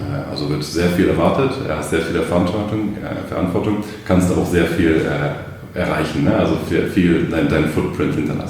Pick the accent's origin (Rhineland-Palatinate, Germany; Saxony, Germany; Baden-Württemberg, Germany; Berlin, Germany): Berlin, Germany; also bin ich in Berlin aufgewachsen